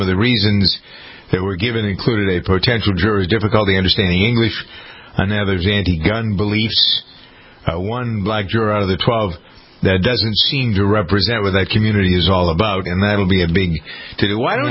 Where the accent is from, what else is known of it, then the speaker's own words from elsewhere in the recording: Boston, Massachusetts, United States; But I find that almost as a Bostonian, and I don't give a darn about football, as you know.